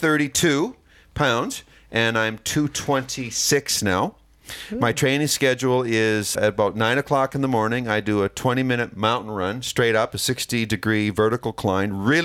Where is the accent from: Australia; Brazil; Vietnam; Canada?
Canada; Calgary, Alberta; Well, and I'm from Calgary, Alberta.